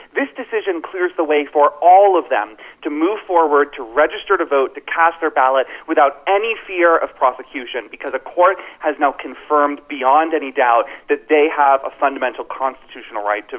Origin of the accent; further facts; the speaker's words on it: Florida, United States; Florida, as you know, is my home state.